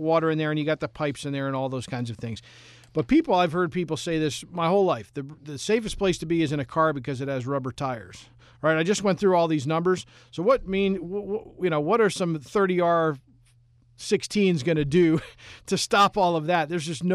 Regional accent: Albany, United States; I grew up in Albany, and I always loved that weather

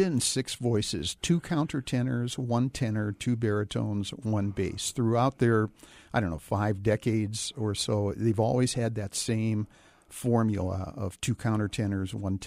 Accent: Indiana, United States; And I admire that so great from my home state of Indiana.

